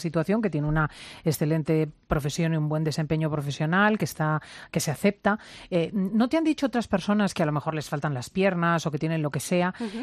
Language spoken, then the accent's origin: Spanish; Spain; Somos naturales los españoles al tratar, digamos, las discapacidades o las limitaciones o las formas distintas de ser de los otros